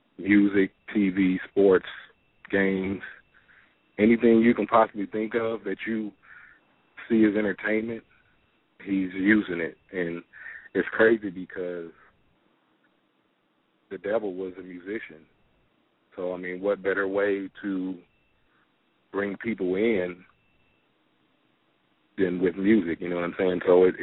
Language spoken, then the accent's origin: English; Detroit, Michigan, United States; now in Louisiana, United States; Oh, I'm calling from Louisiana. I'm originally from Detroit. I'm a two-time war veteran.